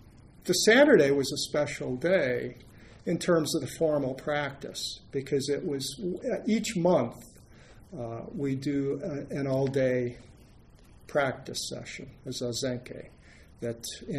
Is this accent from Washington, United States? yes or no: no; Cleveland, Ohio, United States; So I'm from Cleveland.